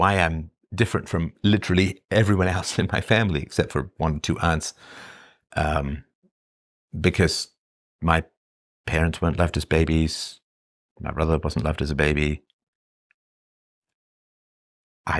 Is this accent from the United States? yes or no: no; Ireland; born there; And I was born in Ireland